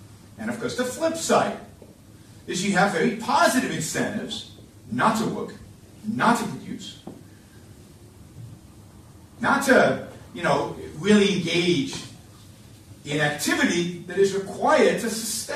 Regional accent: Israel; and I am Jewish, I grew up in Israel

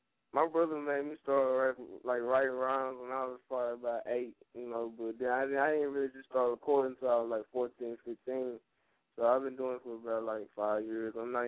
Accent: Dallas, Texas, United States; Oh, man, I'm from Dallas, Texas, man. Born and raised. Y'all already know, Triple D.

